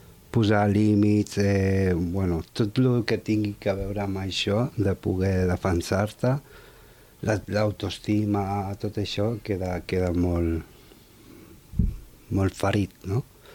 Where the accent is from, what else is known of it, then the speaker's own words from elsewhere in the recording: Tarragona, Catalonia, Spain; tinc 42 anys, sóc de Tarragona, tinc un fill de 12.